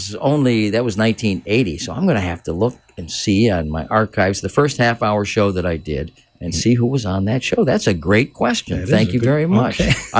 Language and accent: English; Michigan, United States; I grew up in Michigan. It's cold there.